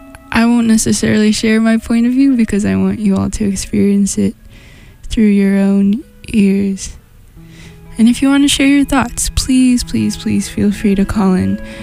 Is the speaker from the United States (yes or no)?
yes; California, United States; I'm originally from California, and being across the country can feel pretty isolating